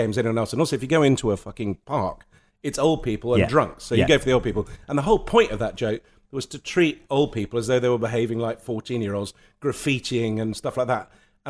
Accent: Lebanon; that came from growing up in Lebanon and from going to a boarding school where you were told what size your tie had to be.

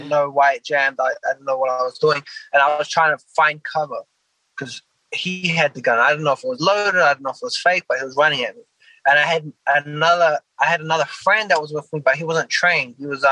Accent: New Zealand; I'm originally from New Zealand, so we don't really mess around with handguns. We got rifles. I grew up hunting, but not handguns.

